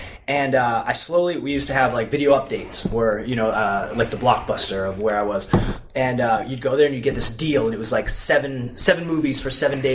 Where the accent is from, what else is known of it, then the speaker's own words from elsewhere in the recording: Penticton, British Columbia, Canada; Penticton was the actual name.